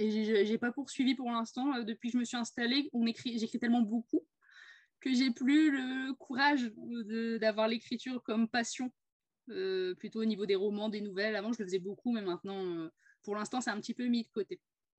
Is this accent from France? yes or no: yes; Cambrai, Hauts-de-France, France; parce qu'à la base moi je suis de Cambrai-Douai, dans le Nord